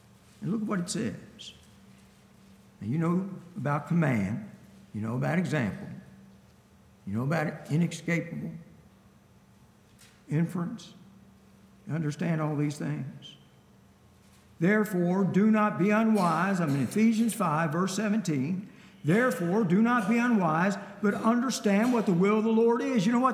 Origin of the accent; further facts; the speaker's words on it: Baltimore, Maryland, United States; We had, in those projects over in Brooklyn Park, in South Baltimore, where I was raised, we had a family Bible